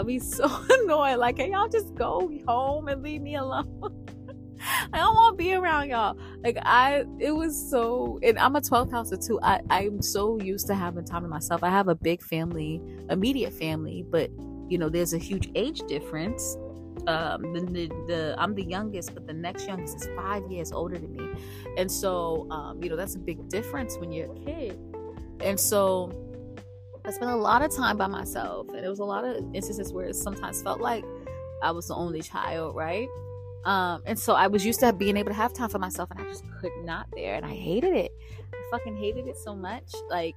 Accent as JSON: {"language": "English", "town": "Boston", "region": "Massachusetts", "country": "United States", "said": "I'm from Boston. That's our cousins. Boston, New York with cousins."}